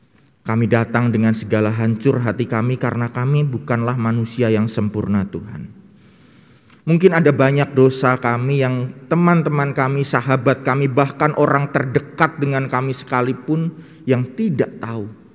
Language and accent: Indonesian; Purwokerto, Central Java, Indonesia; asale sekang Purwokerto.